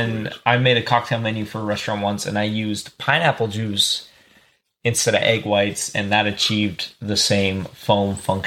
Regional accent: Alberta, Canada; because I grew up in Alberta

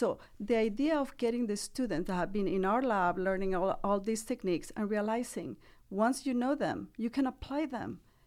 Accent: Bolivia; English is a second language; also born or lived in Venezuela / Brazil; I was born in Venezuela, grew up in Bolivia, but did all of my studies in Brazil.

